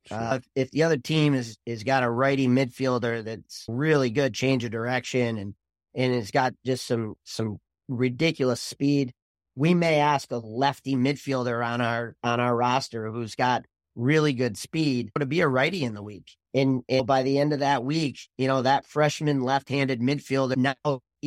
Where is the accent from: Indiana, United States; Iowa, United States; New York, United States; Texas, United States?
New York, United States; Camillus; Yeah, growing up in Camillus, it didn't matter if you were short, tall, fat, skinny, right-handed, left-handed.